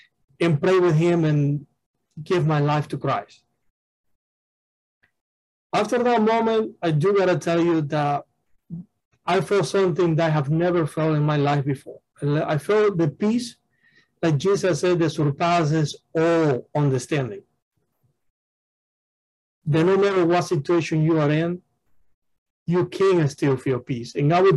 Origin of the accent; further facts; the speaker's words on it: Cuba; growing up in Cuba in a godless society where you don't hear about Christ